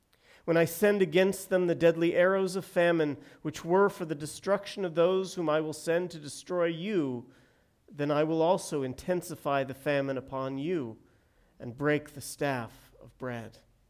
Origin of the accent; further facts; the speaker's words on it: San Diego, California, United States; Now, growing up in San Diego, we had an additional season you might not be aware of, or you may.